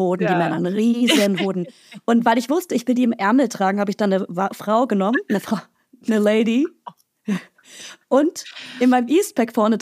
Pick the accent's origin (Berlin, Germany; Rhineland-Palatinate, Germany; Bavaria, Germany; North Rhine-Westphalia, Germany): Bavaria, Germany; ich komme aus Franken